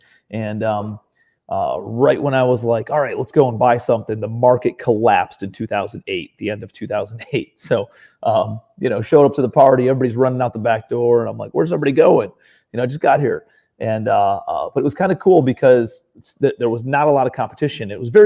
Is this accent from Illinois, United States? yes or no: no; Cleveland, Ohio, United States; now in New York City, United States; I'm from Ohio originally, Cleveland, Ohio, but I moved out to New York City and got my real estate license